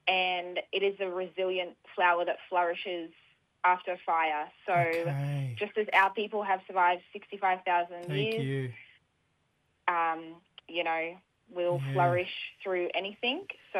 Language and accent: English; Logan, Queensland, Australia; now in Gold Coast, Australia; And oh, I grew up in Logan.